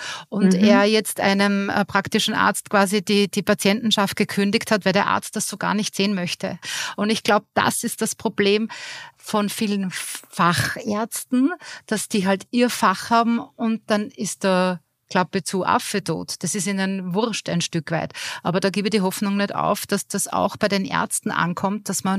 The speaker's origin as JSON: {"language": "German", "country": "Austria", "said": "so wie es in Deutschland gibt, das gibt es ja bei uns in Österreich per se nicht"}